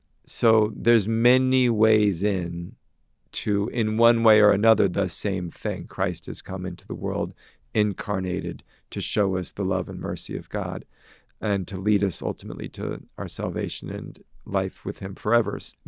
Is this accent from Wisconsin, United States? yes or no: yes; Milwaukee, Wisconsin, United States; I say I'm from Milwaukee. I say I'm from the Midwest.